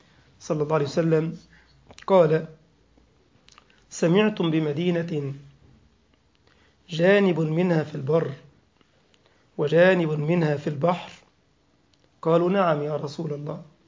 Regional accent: Egypt; كلنا يعرف هذا، حتى عندنا في مصر يقول لك المفلس

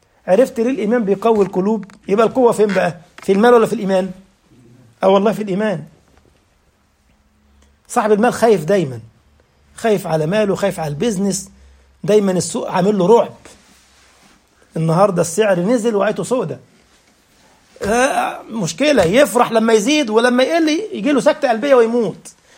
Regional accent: Egypt; يعني عندنا في مصر زبادي

